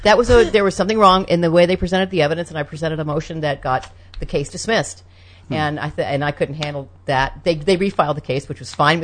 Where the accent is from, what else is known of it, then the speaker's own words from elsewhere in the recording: Berkeley, California, United States; born there; I grew up all over the country. I was born in Berkeley.